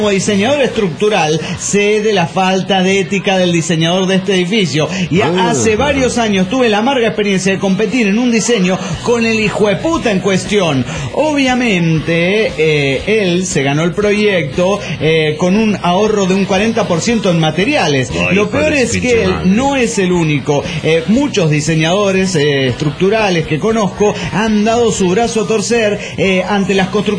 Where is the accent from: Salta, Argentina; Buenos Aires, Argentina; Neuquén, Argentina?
Buenos Aires, Argentina; de Buenos Aires, Argentina.